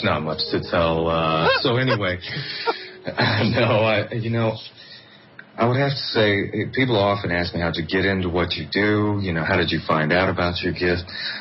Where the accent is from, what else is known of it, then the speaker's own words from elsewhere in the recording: Texas, United States; You know, I'm from Texas. That's the way my father rolls, is horse ranch.